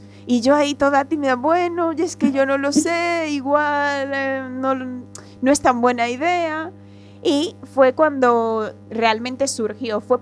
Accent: Venezuela; now in Spain; Cuando yo llego a España, nací en Venezuela, soy una mujer negra con el pelo afro, y cuando llegué a España por primera vez me sentí negra.

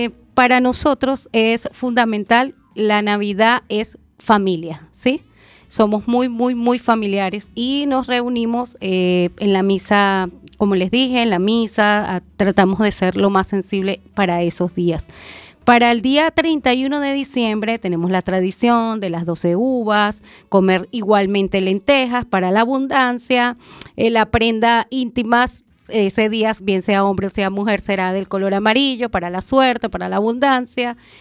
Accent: Venezuela; Me encuentro por aquí. Yo vengo del país de Venezuela

